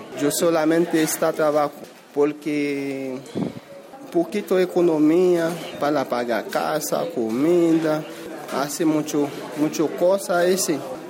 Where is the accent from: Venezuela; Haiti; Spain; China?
Haiti; Spanish is a second language; now in Chile; Yo tengo 4 años para salir de Haití. Yo también vivo en Chile. Yo tengo 4 años en Chile